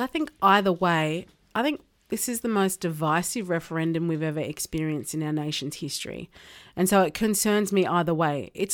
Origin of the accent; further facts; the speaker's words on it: Australia; I think for me as an Australian, we have a wonderful shared Australian values that we've all created together